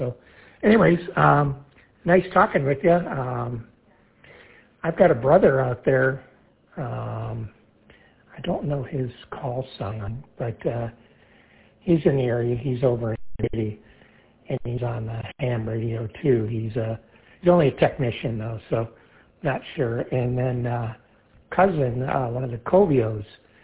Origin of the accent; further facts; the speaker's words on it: Bay City, Michigan, United States; now in San Diego County, United States; But anyways, yeah, I was from Bay City … I live now in San Diego County, so a little ways away.